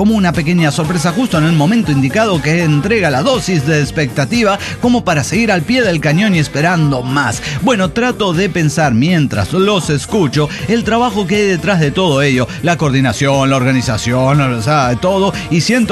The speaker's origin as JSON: {"language": "Spanish", "town": "Acapulco", "region": "Guerrero", "country": "Mexico", "tie": "born there", "said": "Bueno, que yo también nací en Acapulco."}